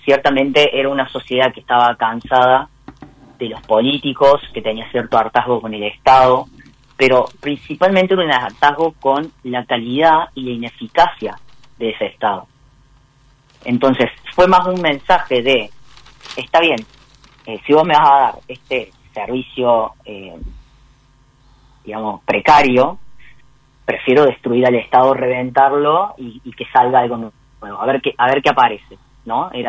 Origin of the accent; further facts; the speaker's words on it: Córdoba, Argentina; pero sí, yo soy de Córdoba.